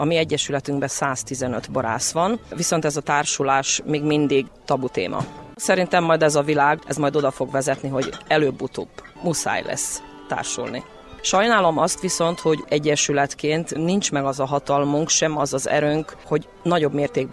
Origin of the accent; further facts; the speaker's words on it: Mura, Slovenia; szlovéniai Muravidékről jöttünk